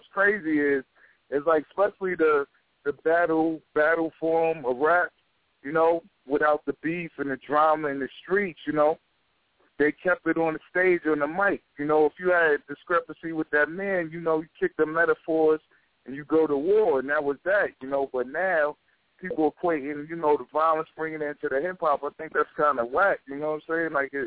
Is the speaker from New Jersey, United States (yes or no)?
no; New York City, New York, United States; I'm from Queens